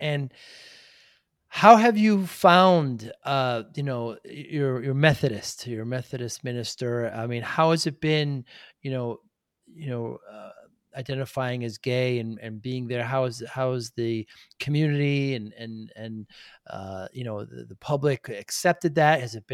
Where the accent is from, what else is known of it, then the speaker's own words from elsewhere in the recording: Northeast, United States; You know, I'm from the Northeast, and my daughter went to Cal State.